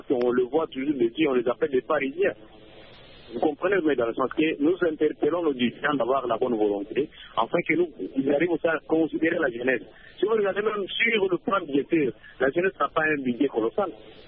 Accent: DR Congo; il y a deux zones de salaire chez nous en RDC.

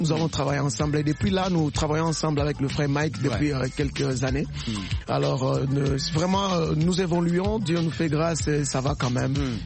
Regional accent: DR Congo; comme je suis congolais

